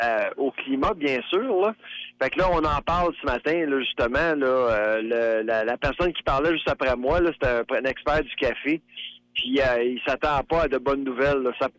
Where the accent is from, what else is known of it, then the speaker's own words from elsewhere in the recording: Canada; en tant que Canadien, je suis seul Canadien sur le programme là pour donner une conférence ici.